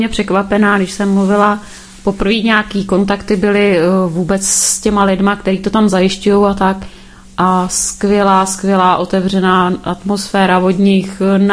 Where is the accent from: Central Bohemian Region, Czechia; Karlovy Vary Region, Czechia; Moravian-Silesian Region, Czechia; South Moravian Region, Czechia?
Central Bohemian Region, Czechia; Libice nad Cidlinou; já jsem z Libice nad Cidlinou, mám tam poradenství, firma je Krásná živa